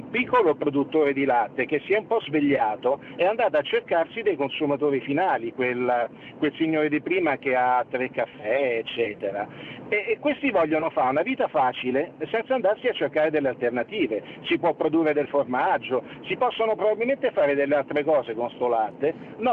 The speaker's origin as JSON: {"language": "Italian", "town": "Sydney", "region": "New South Wales", "country": "Australia", "said": "Io che sono di Sydney"}